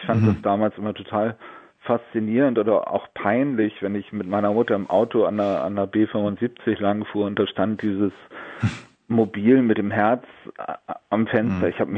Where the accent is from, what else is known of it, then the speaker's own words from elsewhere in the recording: Northern Germany, Germany; für mich als Norddeutscher war das ganz normal